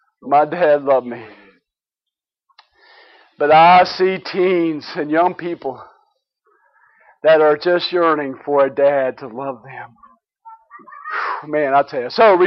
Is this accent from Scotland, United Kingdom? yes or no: yes; Scotland, United Kingdom; Sorry, I'm from Scotland. Sometimes I roll my R's.